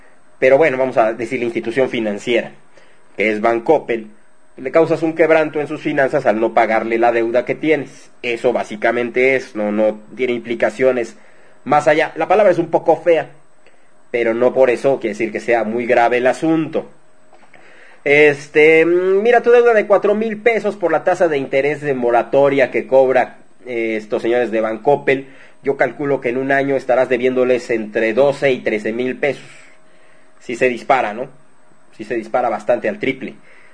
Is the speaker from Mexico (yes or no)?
yes; Mexico; No tenemos que despilfarrar porque así somos los mexicanos, ¿a poco no?